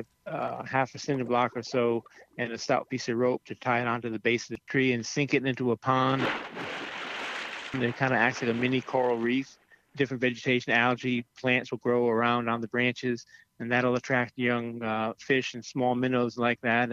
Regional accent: Rhode Island, United States; I'm actually from Rhode Island, from the East Coast, and they take some Christmas trees and anchor them in the sand

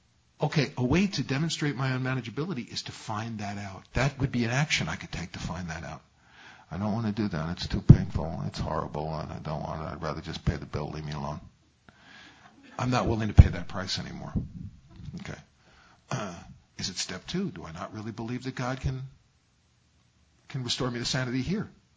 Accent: New York, United States; I grew up in New York, when you turn the lights on, the roaches scramble for the door.

